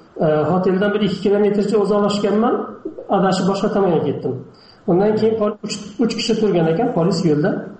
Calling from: Turkey; Turkiyadan.

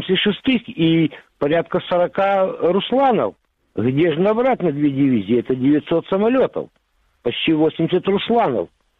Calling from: Kyiv, Ukraine; Добрый день, Киев, да.

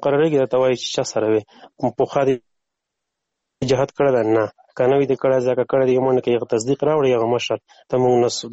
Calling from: Afghanistan; مالی افغانستان نه تماس نیولې ده،

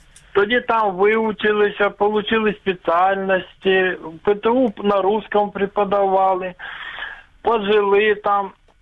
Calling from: Luhansk Oblast, Ukraine; Луганская область.

